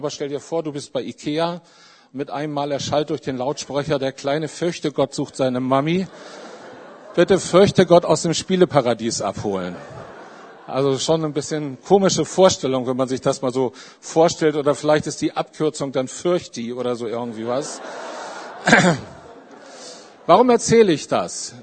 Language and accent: German; Mülheim, North Rhine-Westphalia, Germany; Ich komme aus Mülheim